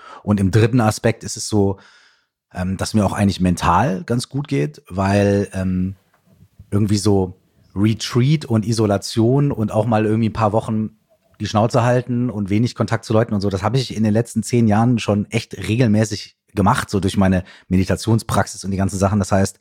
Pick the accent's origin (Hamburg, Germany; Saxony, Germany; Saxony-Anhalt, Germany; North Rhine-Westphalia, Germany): North Rhine-Westphalia, Germany; Minden; ich bin nicht in der Großstadt aufgewachsen. Ich bin in einer kleinen Stadt, also Minden hat irgendwie knapp unter 100.000 Einwohner.